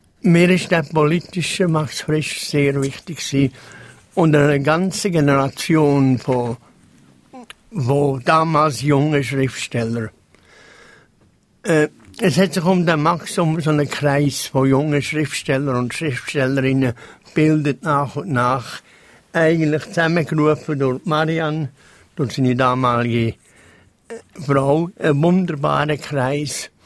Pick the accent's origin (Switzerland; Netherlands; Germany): Switzerland; Was bedeutet das für mich als Schweizer?